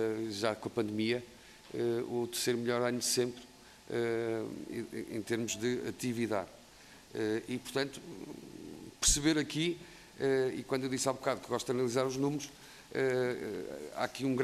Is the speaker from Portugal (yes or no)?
yes; Viana do Castelo, Norte, Portugal; também sou oriundo de Viana do Castelo